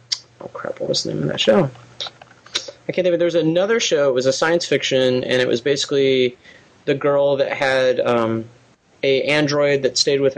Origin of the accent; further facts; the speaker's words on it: Redondo Beach, California, United States; from Redondo Beach.